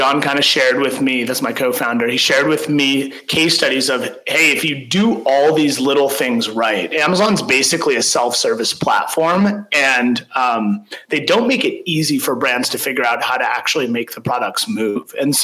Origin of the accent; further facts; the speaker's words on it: California, United States; So I grew up in Northern California. My parents are actually entrepreneurs. They started a small software company in Northern California. Then I went to school in New York